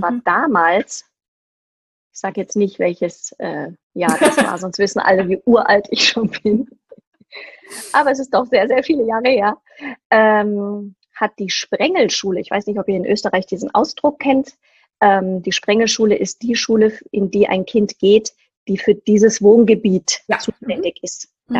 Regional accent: Germany; Habe mit Englisch angefangen, hatte dann Latein, also ich war einen neusprachlichen Zug bei uns in Deutschland.

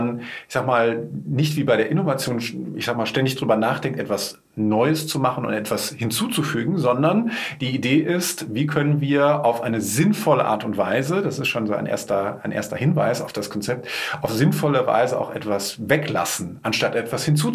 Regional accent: North Rhine-Westphalia, Germany; now in Cologne, Germany; Also ich bin Westfale, der nach Köln emigriert ist und dort sehr wohlwollend aufgenommen wurde.

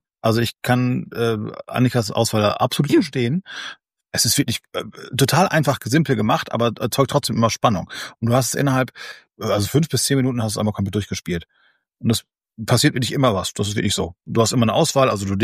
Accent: Lower Saxony, Germany; born there; bin in Ostfriesland geboren.

